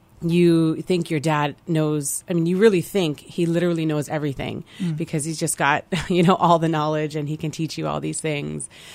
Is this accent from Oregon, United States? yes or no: yes; Oregon, United States; also born or lived in Colombia; now in Hawaii, United States; I was raised in Oregon. I was born, though, in Colombia, the country of Colombia, but raised in Oregon, and I've been in Hawaii for about 14 years.